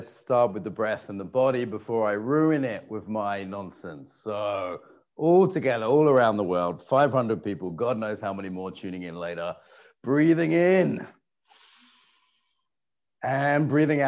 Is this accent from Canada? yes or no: no; United Kingdom; So I grew up in the British equivalent of Alabama in a little village where everyone's cousins and there's lots of hard drugs.